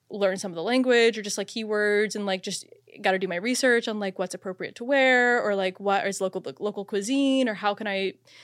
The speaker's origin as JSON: {"language": "English", "town": "Phoenix", "region": "Arizona", "country": "United States", "said": "like I'm from Phoenix, Arizona, and there, all these houses are just getting bought up"}